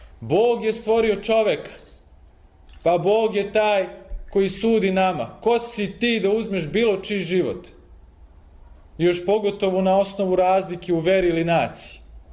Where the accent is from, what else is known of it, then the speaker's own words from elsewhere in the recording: Peć, Peja District, Kosovo; Ja sam sam rodom sa Kosova i Metohije, iz Peći.